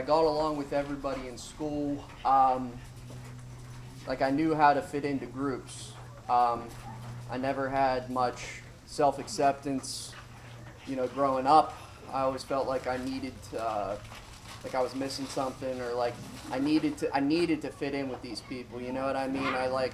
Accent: Blairsville, Pennsylvania, United States; born there; I was born in Blairsville, Pennsylvania. Small town, bottom part of Indiana County. Wasn't a whole lot going on there, you know, it's just your typical small town.

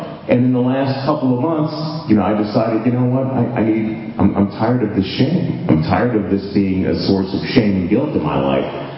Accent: Queens, New York, United States; I was back in my hometown in Queens, New York, going to meetings of Narcotics Anonymous

